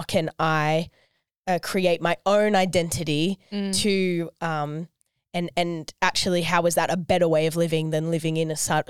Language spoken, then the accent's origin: English; Australia; Like my identity is that I'm an Aussie.